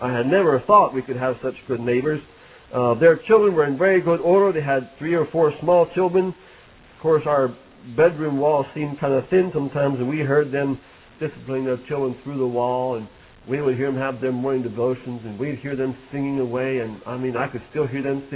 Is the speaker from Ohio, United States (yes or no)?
no; Pennsylvania, United States; I grew up in Lancaster County as an Amish boy.